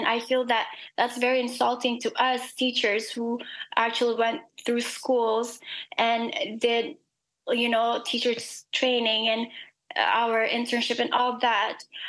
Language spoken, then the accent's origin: English; Philippines; I think that as Filipino, we're very collectivist culture, like mm-hmm. also like family oriented.